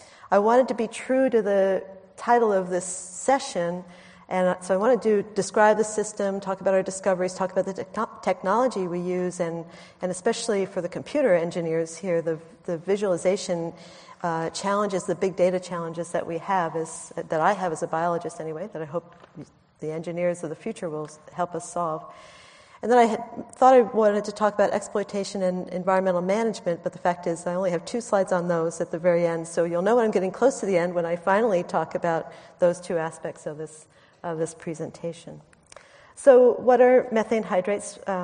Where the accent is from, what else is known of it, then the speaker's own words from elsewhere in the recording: United States; You can tell I'm American, right?